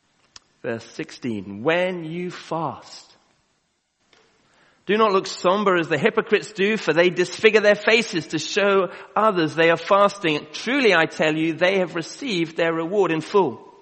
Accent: Kenya; now in United Kingdom; As many of you know, I grew up in Kenya.

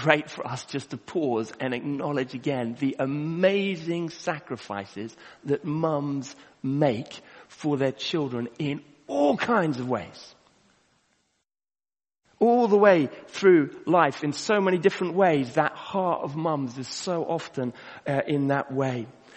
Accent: Kenya; now in United Kingdom; As many of you know, I grew up in Kenya.

